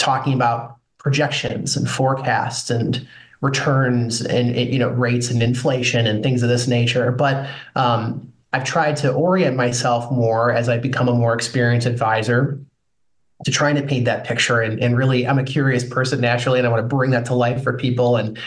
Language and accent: English; Illinois, United States; Well, I'm actually a longtime Packers fan, even though I'm from Illinois originally. I grew up about 5 minutes south of the border